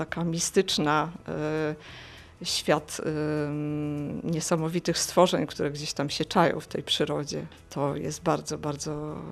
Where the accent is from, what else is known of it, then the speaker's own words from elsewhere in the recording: Warmian-Masurian Voivodeship, Poland; bo jestem z Warmii i cieszę się, że tutaj trafiłam